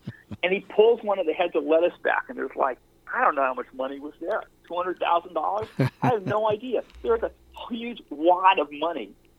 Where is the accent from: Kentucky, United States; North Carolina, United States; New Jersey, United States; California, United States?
California, United States; Beverly Hills; having all this experience around me after having a relatively sheltered existence growing up in Beverly Hills, California